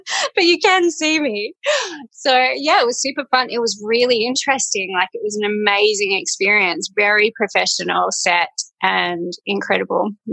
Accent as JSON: {"language": "English", "region": "Tasmania", "country": "Australia", "tie": "born or raised there", "moved": "yes", "lives_now": "Italy", "said": "So I'm from Australia. I grew up in, well, for most of the time, grew up in Tasmania"}